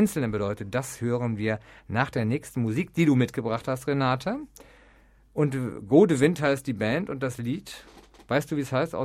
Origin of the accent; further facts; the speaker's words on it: Rhineland, Germany; Im Rheinland, wo ich herkomme